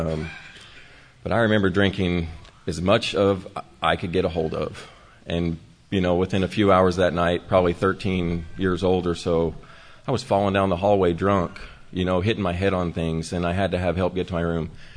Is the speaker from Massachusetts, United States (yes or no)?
no; Roswell, New Mexico, United States; And Alcoholics Anonymous in my hometown of Roswell, New Mexico, we're not a very big community